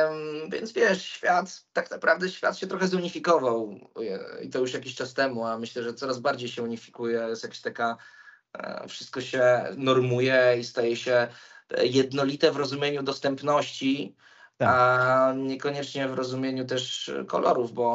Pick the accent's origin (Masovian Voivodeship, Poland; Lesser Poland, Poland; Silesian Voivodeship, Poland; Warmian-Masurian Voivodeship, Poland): Masovian Voivodeship, Poland; Warsaw; bo ja całe życie spędziłem w Warszawie, w niej się urodziłem, w niej skończyłem szkołę, w niej skończyłem pierwsze studia, drugie studia. Nigdy nie mieszkałem, wiesz, nigdzie poza nią.